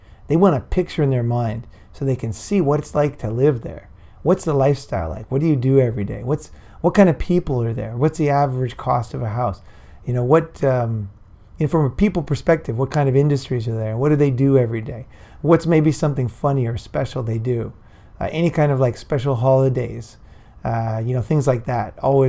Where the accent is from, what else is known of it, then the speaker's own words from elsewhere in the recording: San Clemente, California, United States; Now I'm from San Clemente, so I'll use San Clemente as an example.